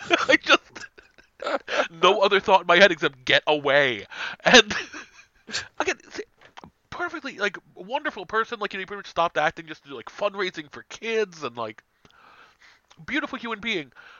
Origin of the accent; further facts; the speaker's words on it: New York, United States; I grew up in New York, and I'm not like, oh no, I better cross the street.